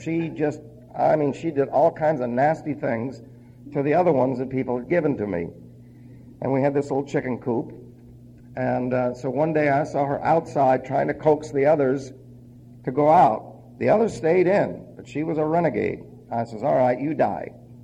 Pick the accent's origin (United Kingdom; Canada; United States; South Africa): United States; New York; I said, "I'm sorry, I'm from New York. That's the best I can do, and I'm slowing down."